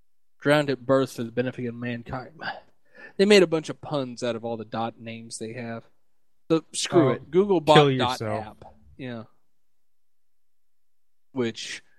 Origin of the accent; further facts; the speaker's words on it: the South, United States; I'm also from the South, so. you know.